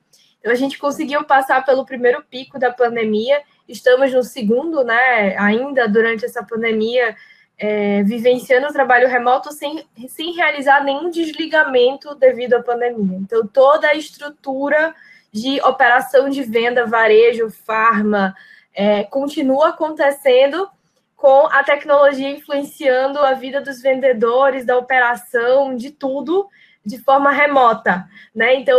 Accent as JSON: {"language": "Portuguese", "town": "Manaus", "region": "Amazonas", "country": "Brazil", "said": "estamos representando a região norte, né? Somos de Manaus."}